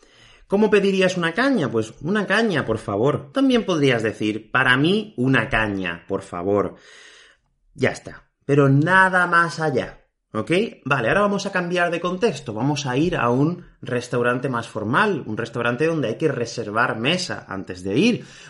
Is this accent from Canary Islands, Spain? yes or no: no; Málaga, Andalusia, Spain; te vienes aquí a Málaga, de donde yo soy, Málaga